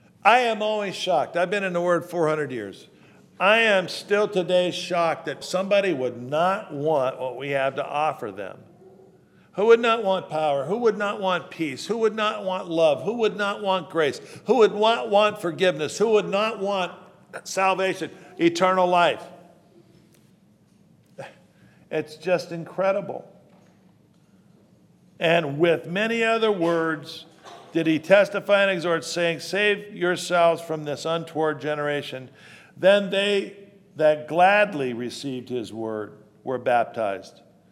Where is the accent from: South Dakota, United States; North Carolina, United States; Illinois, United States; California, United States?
California, United States; Santa Cruz; I'm from Santa Cruz, California. That's where I was born.